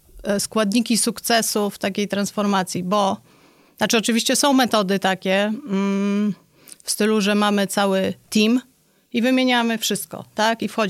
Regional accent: Warsaw, Masovian Voivodeship, Poland; Ja studiowałam w Warszawie, ja w ogóle jestem z Warszawy, studiowałam w Warszawie na Kuźmińskim.

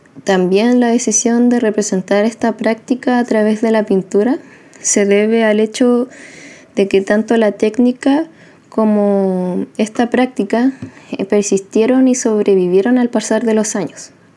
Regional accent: Calama, Antofagasta, Chile; also born or lived in Chuquicamata; Yo nací en Chuquicamata y fui criada en la ciudad de Calama, en el norte de Chile.

